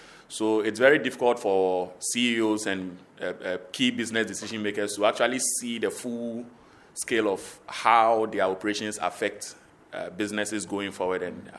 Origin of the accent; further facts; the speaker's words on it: Ghana; In the country, born and bred in Ghana I've been doing tech professionally since 2004 till now.